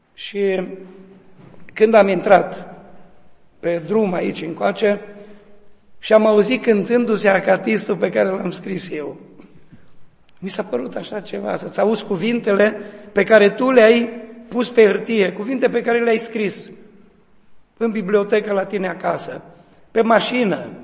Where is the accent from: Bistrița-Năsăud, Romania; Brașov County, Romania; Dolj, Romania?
Bistrița-Năsăud, Romania; Noi mergeam, noi năsăudeni, eu sunt de lângă Năsăud